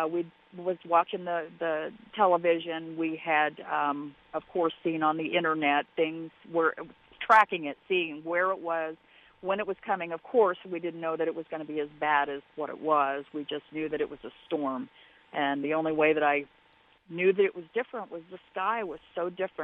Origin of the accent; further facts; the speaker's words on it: Gifford, Illinois, United States; born there; I was born in Gifford